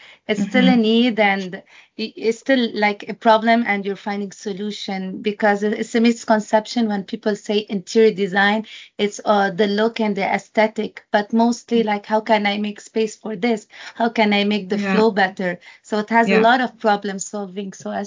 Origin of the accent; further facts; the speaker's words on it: Lebanon; We try to visit home. Lebanon for me is every 2-3 years.